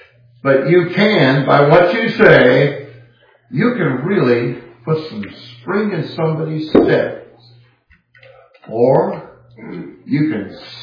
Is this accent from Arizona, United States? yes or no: no; Castro Valley, California, United States; And I used to throw the Oakland Tribune in my hometown, the big city of Castro Valley.